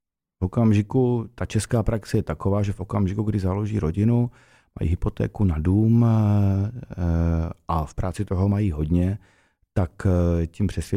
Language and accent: Czech; Brno, South Moravian Region, Czechia; To se tak u nás v Brně říká.